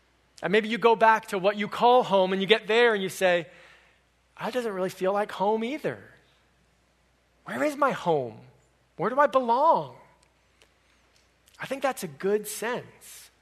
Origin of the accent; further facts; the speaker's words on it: Connecticut, United States; Several years ago, I visited the house where I grew up in Connecticut.